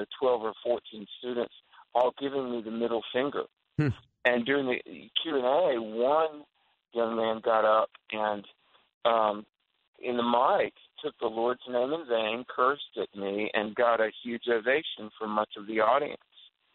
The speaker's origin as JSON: {"language": "English", "region": "North Carolina", "country": "United States", "tie": "born or raised there", "said": "Now, Bill, in my home state of North Carolina, it's a sad day"}